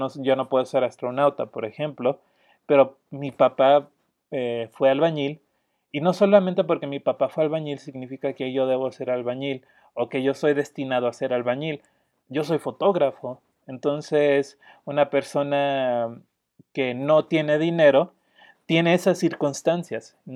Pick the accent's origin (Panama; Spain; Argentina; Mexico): Mexico; now in United States; porque aparte de que era mexicano, pues yo no nací en Fairview, Tennessee.